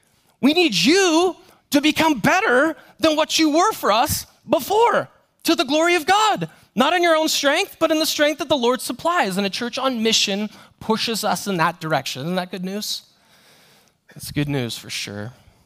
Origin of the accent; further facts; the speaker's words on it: United States; No, no, no. I'm totally American, all right?